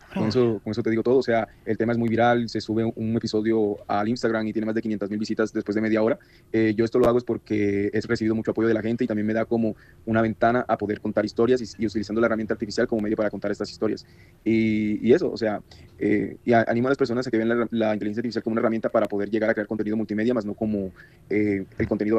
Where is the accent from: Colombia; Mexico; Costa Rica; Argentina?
Colombia; Soy un joven colombiano de 27 años, estudiante de diseño.